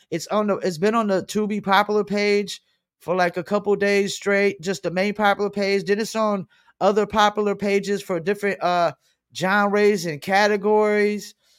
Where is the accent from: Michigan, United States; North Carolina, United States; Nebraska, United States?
North Carolina, United States; Fayetteville; my hometown city of Fayetteville, North Carolina, otherwise known as Vietnam.